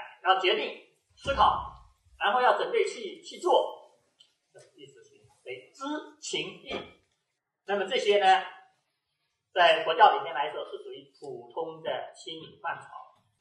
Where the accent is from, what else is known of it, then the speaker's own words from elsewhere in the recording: China; 其实这里面是包含着我们中国人讲的知、情、意。